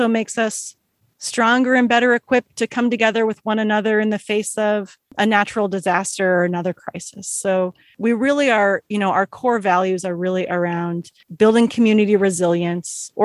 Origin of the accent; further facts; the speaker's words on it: Olympia, Washington, United States; when I grew up in Olympia and having music spaces available to me